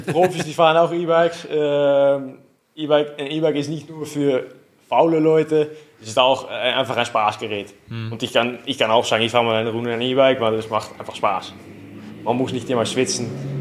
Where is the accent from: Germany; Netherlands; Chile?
Netherlands; German is a second language; now in Seeboden, Austria; Ich bin auch ein Holländer, so wie der Nick und die Marielle.